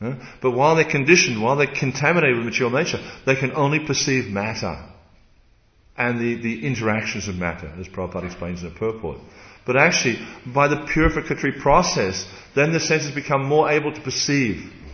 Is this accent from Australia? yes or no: yes; Australia; It's just not part of the description of, you know, the job description of being an Australian, you know.